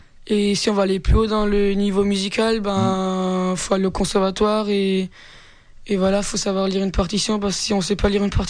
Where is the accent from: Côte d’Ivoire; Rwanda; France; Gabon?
France; Ettendorf, Grand Est; je viens d'Ettendorf. J'ai 15 ans, j'ai deux frères et une sœur.